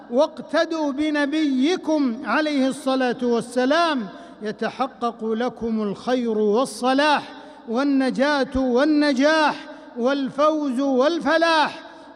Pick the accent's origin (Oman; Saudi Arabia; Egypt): Saudi Arabia; أن جعل بلادنا المملكة العربية السعودية للتوحيد دارًا، وللسنة منارًا وقرارًا